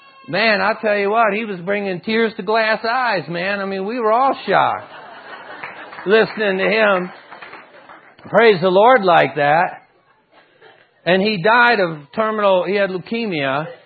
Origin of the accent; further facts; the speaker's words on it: Detroit, Michigan, United States; hey, I'm from the Motor City, right? Born in Detroit City. Home of Henry Ford and the assembly line, right?